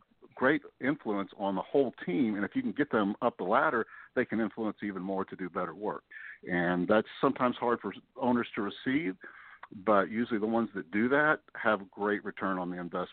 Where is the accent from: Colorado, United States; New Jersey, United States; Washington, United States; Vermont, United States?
Vermont, United States; And I'm actually trying to do a few more workshops in my home state of Vermont, which I have not done as much of.